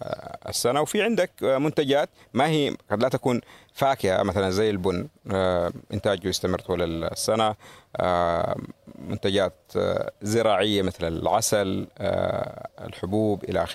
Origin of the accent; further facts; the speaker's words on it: Jazan Province, Saudi Arabia; عشان الطفولة حقي كانت في القرية، والقرية لما تكلم عن القرية، قريتي تبعد حوالي 50 كيلو عن المدينة اللي هي جيزان في الجنوب.